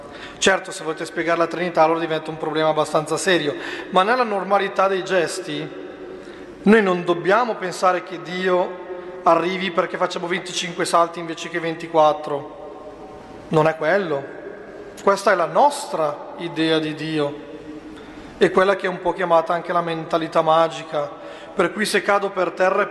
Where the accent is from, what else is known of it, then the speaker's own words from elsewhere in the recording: Lombardy, Italy; dalle mie parti, si dice, lo dico in bergamasco, poi traduco